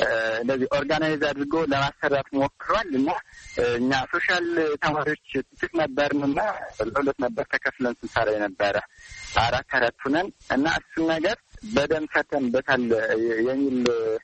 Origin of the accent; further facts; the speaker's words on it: Sekela, Amhara, Ethiopia; born there; ምዕራብ ጎጃም ዞን ሰከላ ወረዳ ነው የተወለድኩት። ገጠራማ ክፍል ነው።